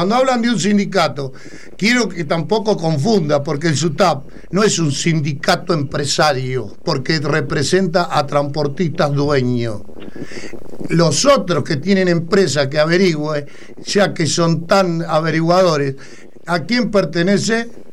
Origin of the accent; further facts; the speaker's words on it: Argentina; somos derechos porque somos argentinos, somos patriotas